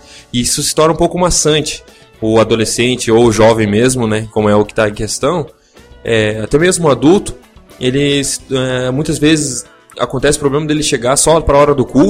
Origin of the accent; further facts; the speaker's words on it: São Gabriel, Rio Grande do Sul, Brazil; do Rio Grande do Sul, São Gabriel, Fronteira Oeste